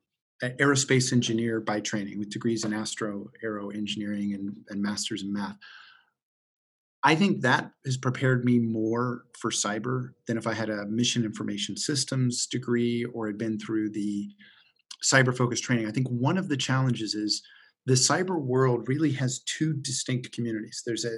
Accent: Dayton, Ohio, United States; they might be in Dayton, Ohio, where my hometown has experienced a lot of growth with a base there.

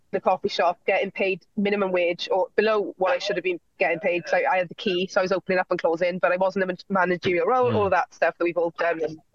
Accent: Wales, United Kingdom; as a Welsh person who doesn't speak Welsh, which is, I'm working on that, believe me.

